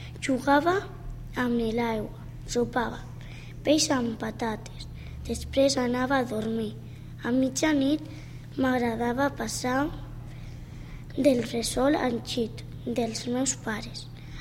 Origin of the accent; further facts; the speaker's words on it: Huesca, Aragon, Spain; born there; Vaig néixer a Osca.